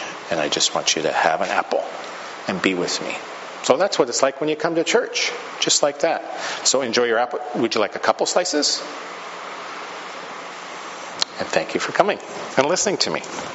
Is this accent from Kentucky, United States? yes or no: no; Camano Island, Washington, United States; I think of an incident when I was growing up on Camano Island, and I was about 11 or 12